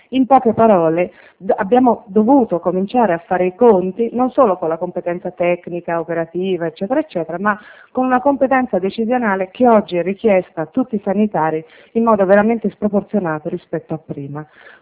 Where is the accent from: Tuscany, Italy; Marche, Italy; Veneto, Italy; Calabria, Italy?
Tuscany, Italy; accent: Tuscan; io sono toscana, come si sente.